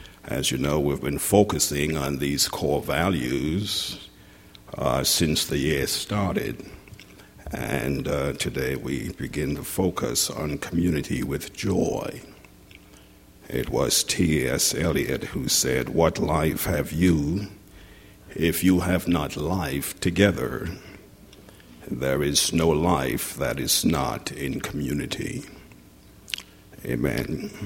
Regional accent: Trinidad & Tobago; born there; I was born in Trinidad, the Caribbean island of Trinidad, in a little village outside of Port of Spain, the capital of the Twin Island Republic of Trinidad and Tobago.

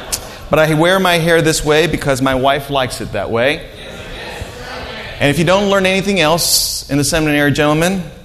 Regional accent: Philippines; I am Filipino, all right?

